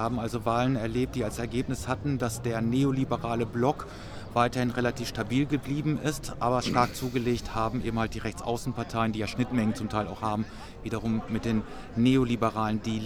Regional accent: Marburg, Hesse, Germany; ich bin ja aus Marburg

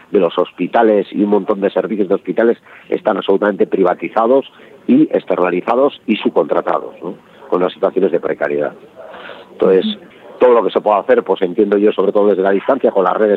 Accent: Bilbao, Basque Country, Spain; Aquí en Vizcaya, que es de donde soy yo, en Bilbao

